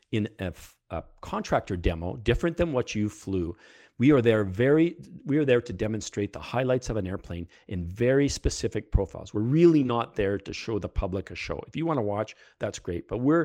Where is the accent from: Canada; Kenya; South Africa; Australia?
Canada; now in United States; moved back to Canada.